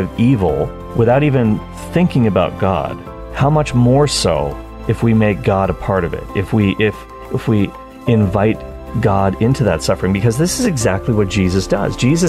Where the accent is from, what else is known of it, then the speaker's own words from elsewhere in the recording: Cole Harbour, Nova Scotia, Canada; And Sidney Crosby, of course, is from my hometown, Coal Harbour, Nova Scotia. Well, it's probably better to say I'm from his hometown.